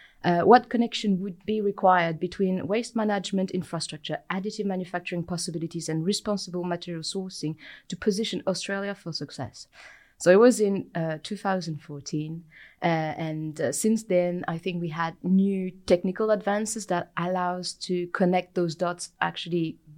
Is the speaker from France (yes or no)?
yes; France; also born or lived in United Kingdom; I am originally from France, but I lived in the UK prior to arrived here. I arrived here quite recently